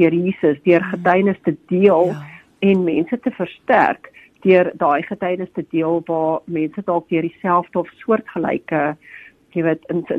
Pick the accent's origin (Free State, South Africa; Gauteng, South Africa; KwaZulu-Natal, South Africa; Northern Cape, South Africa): KwaZulu-Natal, South Africa; Durban; now in Durbanville, South Africa; Ek het groot geword in Durban en ons as familie het in 2008 verhuis na die Kaap toe. Ons is woonagtig in Durbanville